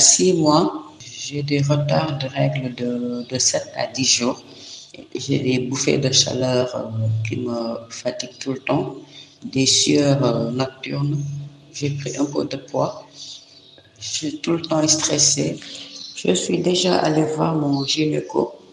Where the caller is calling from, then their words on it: Dakar, Senegal; Je suis sénégalaise, je suis à Dakar. J'ai 46 ans